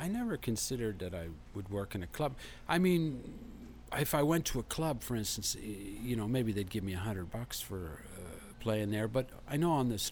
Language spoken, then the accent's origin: English; England, United Kingdom; it's a real asset being an Englishman singing English songs.